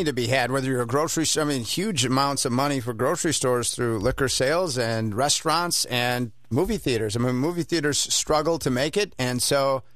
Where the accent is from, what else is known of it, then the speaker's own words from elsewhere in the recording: Milwaukee, Wisconsin, United States; No, in the past, I mean, I grew up in Milwaukee.